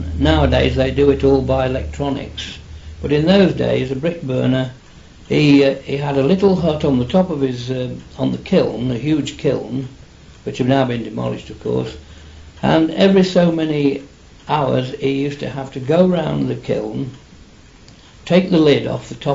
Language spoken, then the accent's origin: English; Ellistown, East Midlands, United Kingdom; born there; I was born in Ellistown in South Street at number 27.